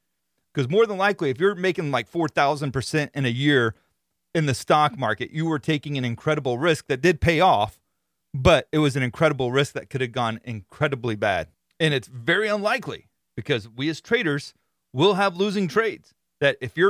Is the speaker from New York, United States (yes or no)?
no; Florida, United States; But in any case, I'm from Florida. We have some crazy stuff that goes on down here, and I'm embracing it.